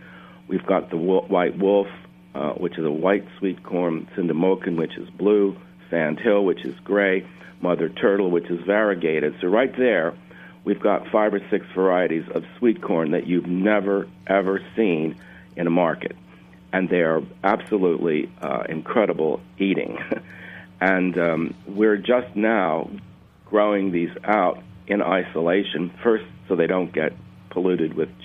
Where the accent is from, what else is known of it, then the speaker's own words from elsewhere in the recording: Pennsylvania, United States; We're from Lancaster County, and he was connecting with cousins and relatives out there